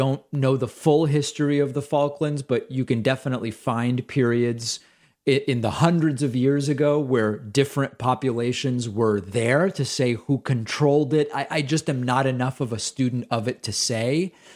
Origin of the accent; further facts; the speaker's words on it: Argentina; And I am from Argentina